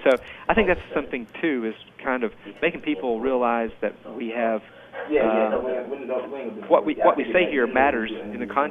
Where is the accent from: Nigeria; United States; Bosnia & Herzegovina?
United States; Southern US; accent: Southern; People can hear my accent. I'm a Southerner myself and grew up in segregation